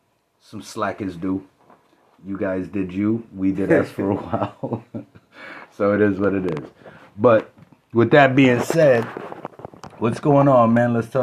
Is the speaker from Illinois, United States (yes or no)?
no; New York, United States; moved away; You know, I'm from New York. It's not my common place. Even though I've been here for a while, I'm still not used to that random how you doing.